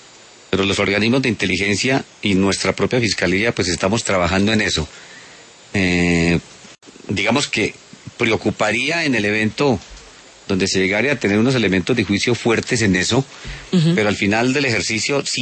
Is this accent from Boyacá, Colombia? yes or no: yes; Tunja, Boyacá, Colombia; Bueno, a ver, yo soy de Tunja. Nací en el año de 1960